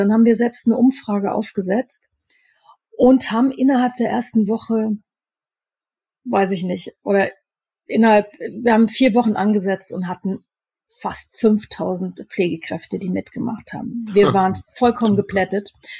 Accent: Bavaria, Germany; Kannst du da nicht mal ein bisschen so, wie man bei uns in Oberfranken sagt, ranstieren?

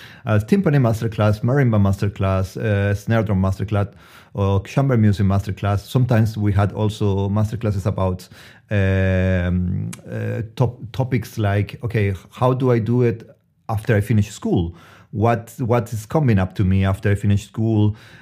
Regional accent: Antofagasta, Chile; moved away as an adult; also born or lived in Santiago / United States / Germany; I was born in Santiago, but then I grew up in the north of Chile, in Antofagasta. Then I moved to Santiago. Then I was in the States, different 3 cities, and then Germany.

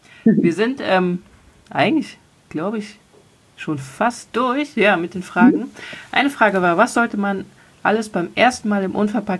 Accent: Cologne, North Rhine-Westphalia, Germany; als Kölnerin

